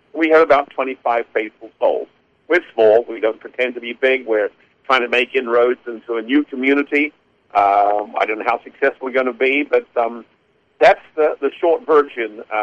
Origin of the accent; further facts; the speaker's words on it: Wellington, New Zealand; born there; I was born in Wellington, New Zealand, more years ago than I can remember. I was raised among the Plymouth Brethren